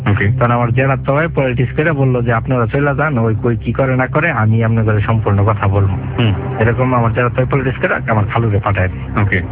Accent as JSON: {"language": "Bangla", "town": "Gafargaon", "region": "Mymensingh Division", "country": "Bangladesh", "tie": "born or raised there"}